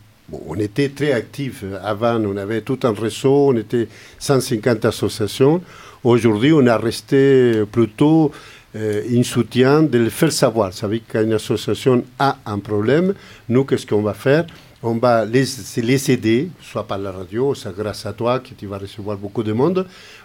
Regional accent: Chile; now in Marseille, France; je viens de loin, avec mon accent. Je suis d'origine chilienne. Je viens de la dictature de Pinochet.

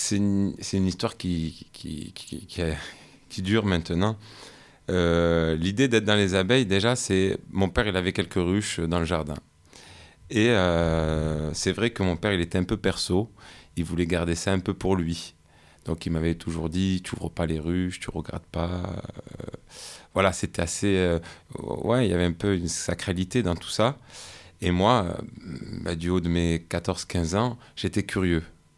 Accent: Provence-Alpes-Côte d'Azur, France; Donc, me présenter, ben, je suis un habitant marseillais, maintenant depuis quelques années, mais je suis natif de la Provence, de là où il y a les lavandes, les oliviers, même si Marseille, ça fait partie de la Provence.

